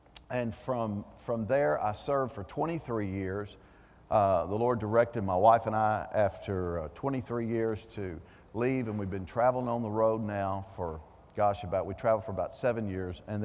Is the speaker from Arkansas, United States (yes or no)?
yes; Sherwood, Arkansas, United States; I am from Sherwood, Arkansas. So how many of you have ever been to Arkansas?